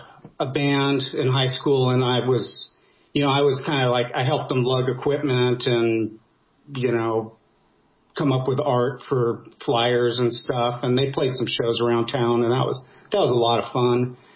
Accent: Albuquerque, New Mexico, United States; I'm from Albuquerque, New Mexico.

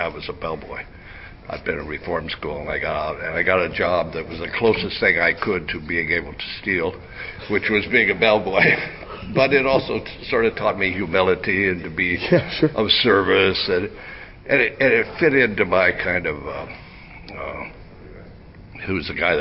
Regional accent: Wichita, Kansas, United States; No, I come from Wichita.

